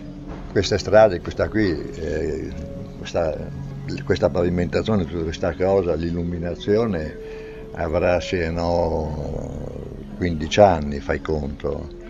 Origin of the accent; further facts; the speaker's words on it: Friuli-Venezia Giulia, Italy; also born or lived in Rome; Io non sono sardo, vengo dal Friuli